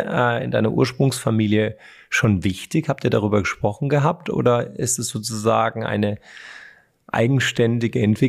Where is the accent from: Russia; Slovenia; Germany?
Germany; Freiburg, Baden-Württemberg; Also ich komme ja ursprünglich aus Freiburg.